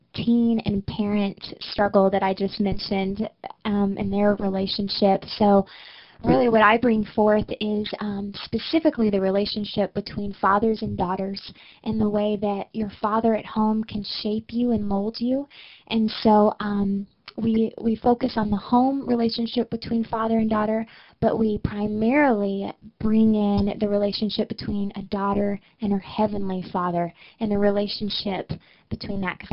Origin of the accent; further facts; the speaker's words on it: San Antonio, Texas, United States; also born or lived in Brazil; I grew up in San Antonio, but I was born on the mission field because my parents were missionaries in Brazil. So, but pretty much, you know, raised my entire life in San Antonio, Texas, and just love it.